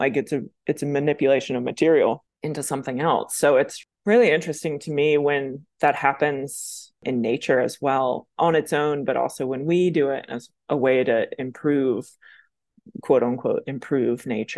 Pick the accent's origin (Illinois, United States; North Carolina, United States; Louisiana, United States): North Carolina, United States; Kernersville; now in Tulsa, United States; I grew up in Kernersville, North Carolina. It's between Winston-Salem and Greensboro.